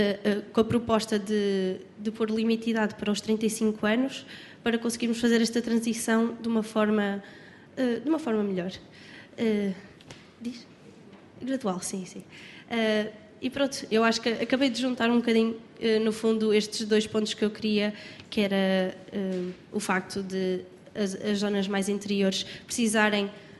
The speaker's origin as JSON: {"language": "Portuguese", "town": "Arouca", "region": "Aveiro", "country": "Portugal", "tie": "born or raised there", "said": "Lisboa, encontro-me longe de casa, mas a associação que eu faço parte, o Cineclube da Arouca, é como uma ligação que eu tenho à minha terra"}